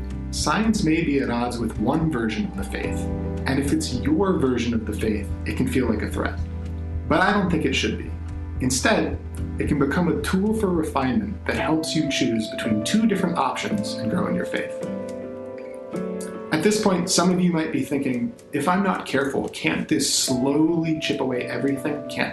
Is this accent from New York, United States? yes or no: yes; Manlius, New York, United States; now in Boston, United States; I grew up in Manlius and graduated from FM in 2003.